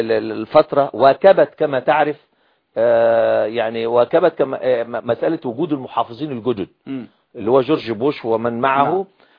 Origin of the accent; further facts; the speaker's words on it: Egypt; احنا عندنا في مصر احنا 85 مليون